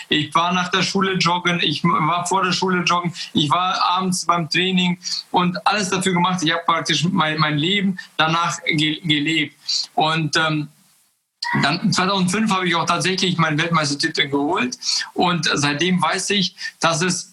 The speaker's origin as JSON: {"language": "German", "country": "Kazakhstan", "moved": "yes", "lives_now": "Germany", "said": "wir sind ja 95 aus Kasachstan gekommen, aus einem kleinen Dorf. Und dann kam ich nach Deutschland"}